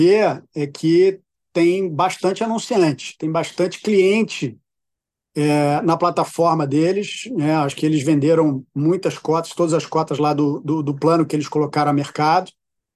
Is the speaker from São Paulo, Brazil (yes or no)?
no; Rio de Janeiro, Brazil; also born or lived in Salvador; acabei de fazer 46 anos. Eu sou nascido aqui no Rio de Janeiro. Sou filho de uma família de classe média, né, do Rio de Janeiro. Morei em Salvador, quando a minha mãe se mudou para lá por uma questão profissional. Morei lá por 2 anos quando era criança.